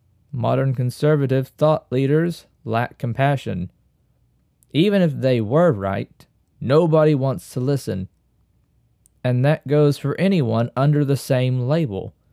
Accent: United States; I am an American conservative, and I see it as my duty to defend the American tradition the best way I see fit.

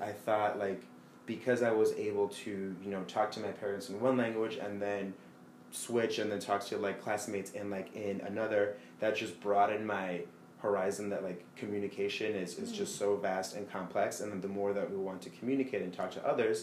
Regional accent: Chicago, Illinois, United States; So I'm originally from Chicago.

